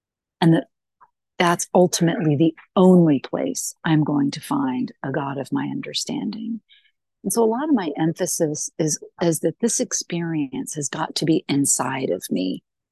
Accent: United States; he is Scottish, and I'm American

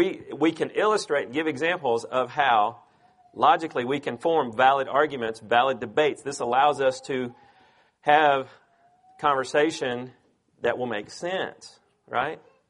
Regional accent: Bible Belt, United States; we have grown up here in the Bible Belt where it runs deep, to say the least.

